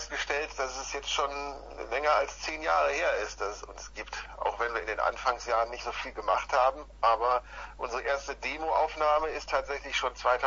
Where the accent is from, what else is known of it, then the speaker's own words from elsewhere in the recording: North Rhine-Westphalia, Germany; now in Cologne, Germany; Ich bin irgendwann nach Köln zugezogen. Ich komme eigentlich aus dem Ruhrgebiet.